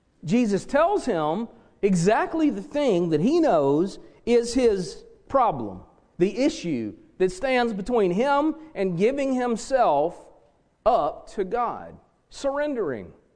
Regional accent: Kansas City, Missouri, United States; Yeah, I'm from Kansas City, that's right.

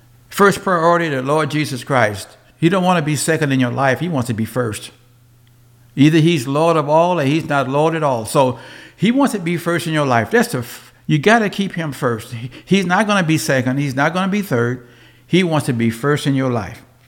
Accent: Memphis, Tennessee, United States; now in Washington State, United States; I grew up in Memphis, Tennessee, and I've been going away for 41 years now.

